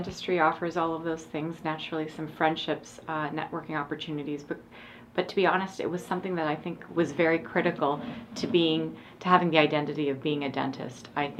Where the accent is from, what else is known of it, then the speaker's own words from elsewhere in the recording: Medina, Ohio, United States; I'm an endodontist from Medina, Ohio